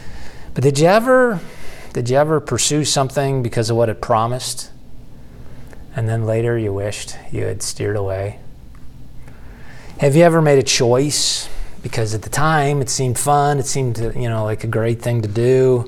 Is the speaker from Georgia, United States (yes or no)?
no; Buffalo, New York, United States; Josh Allen is the quarterback for my hometown team, the Buffalo Bills, and so that's why I came across this.